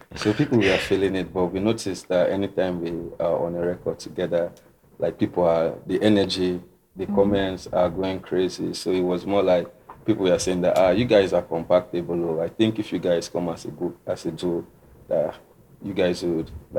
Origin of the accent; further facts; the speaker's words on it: Port Harcourt, Rivers, Nigeria; Growing up in Port Harcourt is crazy.